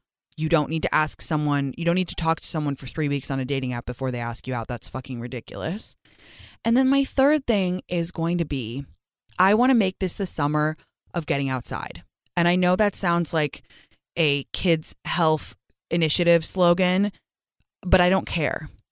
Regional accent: Cleveland, Ohio, United States; I grew up in Cleveland.

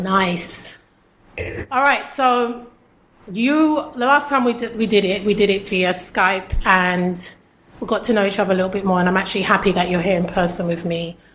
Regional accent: London, United Kingdom; I'm a Londoner. I've only been to Birmingham like twice for carnival.

